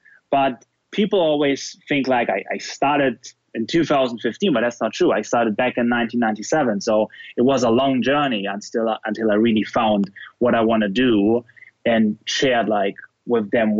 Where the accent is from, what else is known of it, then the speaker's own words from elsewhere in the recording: Germany; English is a second language; I am German. You understand it by just listening to me that I'm not an American-based guy based on my accent.